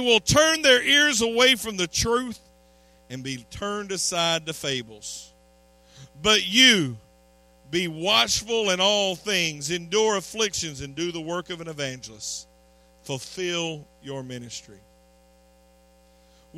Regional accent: United States; I know it's not going to come across well in an American church because I am American

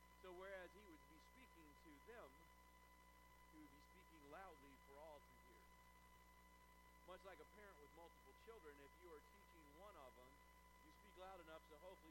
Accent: Jacksonville, Florida, United States; now in Gainesville, United States; but being from Florida, especially, I'm from Jacksonville. So over there, the highest place is one of the bridges to get you downtown, all right? There's no high ground in Jacksonville, per se, all right?

